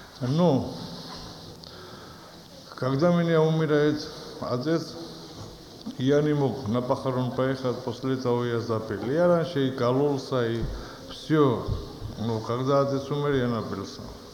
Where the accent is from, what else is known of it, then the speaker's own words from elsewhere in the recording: Rostov-on-Don, Rostov Oblast, Russia; Я из Ростова … Мое имя не удивляет вас, потому что я грузин.